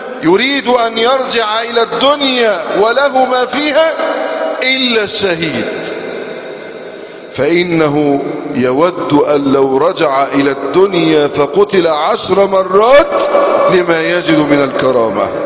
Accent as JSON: {"language": "Arabic", "country": "Egypt", "said": "نصر أكتوبر 10 من رمضان شرف لنا كمصريين"}